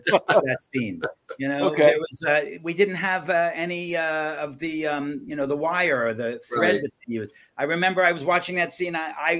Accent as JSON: {"language": "English", "region": "New York", "country": "United States", "tie": "born or raised there", "said": "It was the first film I'd ever worked on. I was growing up in New York."}